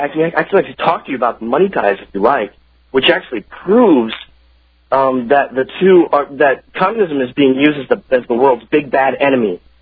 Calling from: Cape Coral, Florida, United States; Cape Coral, actually. It's a little small cape down here in Florida, and there's this hard cape that comes through here 8 times a day. And we're actually about 55, 60 miles north of Naples, so.

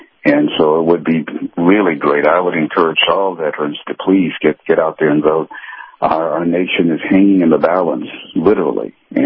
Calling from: Tampa, Florida, United States; in Tampa.

